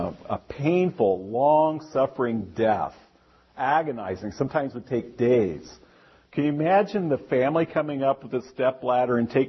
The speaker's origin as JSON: {"language": "English", "region": "Wisconsin", "country": "United States", "said": "If I see a snake, you know what I do? I shoot it. I'm from Wisconsin."}